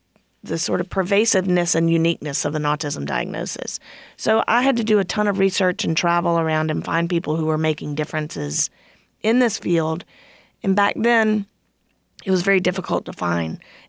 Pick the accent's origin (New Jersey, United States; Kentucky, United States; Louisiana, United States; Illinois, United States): Louisiana, United States; It's fun. I am from Louisiana.